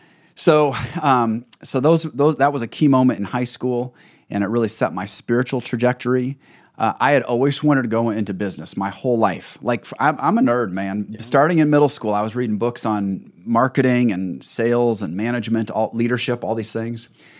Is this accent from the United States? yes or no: yes; Fort Wayne, Indiana, United States; Yeah, I grew up in Fort Wayne, Indiana.